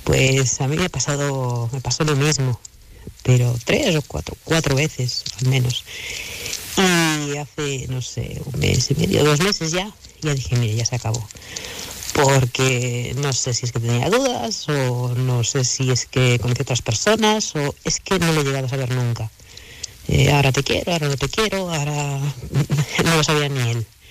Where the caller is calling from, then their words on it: Barcelona, Catalonia, Spain; de Barcelona